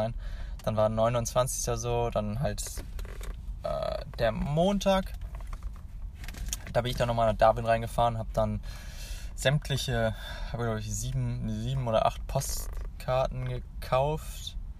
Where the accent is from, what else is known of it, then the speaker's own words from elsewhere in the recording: Hanover, Lower Saxony, Germany; ich komme ja aus Hannover